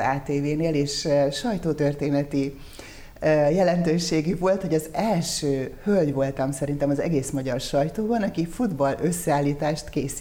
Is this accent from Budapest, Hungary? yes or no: no; Borsod-Abaúj-Zemplén, Hungary; nem vagyok kárpátaljai. Sokan azt gondolják, hogy az vagyok, de én Borsodabói Zemplén megyéből, azon belül is Abaújból származom. Hát viszonylag közel van Kárpátaljához.